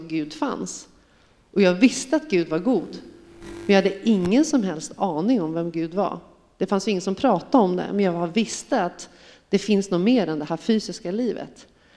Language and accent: Swedish; Stockholm, Stockholm County, Sweden; Ja, jag är 44 år gammal, uppvuxen och bosatt i Stockholm. Kommer från en vanlig svenssonfamilj, mamma, pappa, 2 yngre systrar, ateister skulle jag säga.